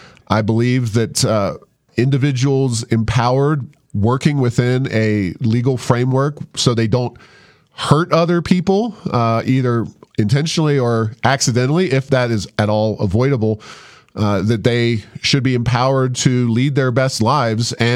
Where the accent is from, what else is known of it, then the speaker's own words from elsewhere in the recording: Ohio, United States; I was born and raised in Ohio.